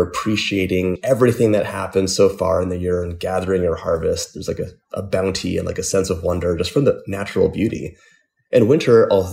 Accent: Los Angeles, California, United States; Like I'm from Los Angeles and it would often be like 82 degrees.

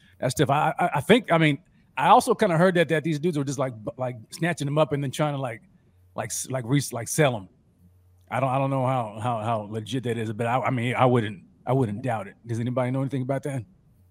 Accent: Tulsa, Oklahoma, United States; born there; yo, I was born in Tulsa, Oklahoma, 918, baby, stand up.

